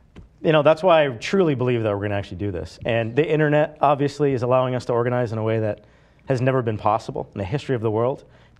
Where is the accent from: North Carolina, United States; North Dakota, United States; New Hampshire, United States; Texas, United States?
New Hampshire, United States; she was actually a guidance counselor in my hometown in New Hampshire when I was in fifth and sixth grade.